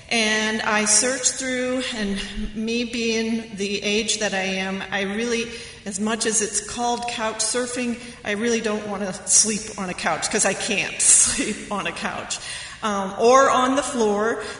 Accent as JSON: {"language": "English", "town": "Leonardville", "region": "Kansas", "country": "United States", "said": "But I hail from Leonardville, which is a good 45 minutes away from here."}